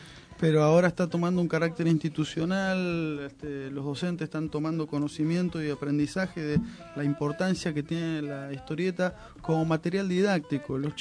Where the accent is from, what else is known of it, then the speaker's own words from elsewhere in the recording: Argentina; nosotros como argentinos tenemos un pasado tan rico en historieta.